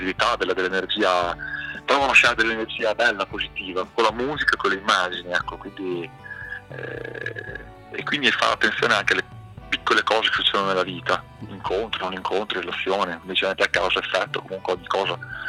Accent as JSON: {"language": "Italian", "town": "Bologna", "region": "Emilia-Romagna", "country": "Italy", "said": "perché sono di Bologna"}